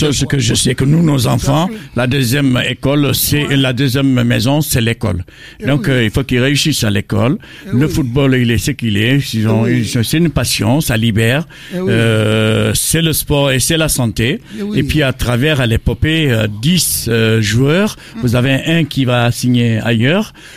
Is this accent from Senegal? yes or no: yes; Senegal